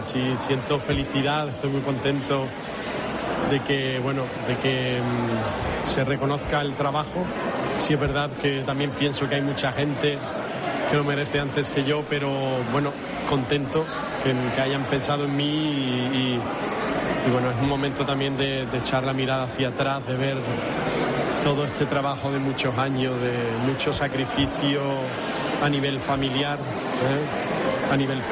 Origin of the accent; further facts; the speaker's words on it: Huelva, Andalusia, Spain; Claro, muy feliz de mi tierra, de ser onubense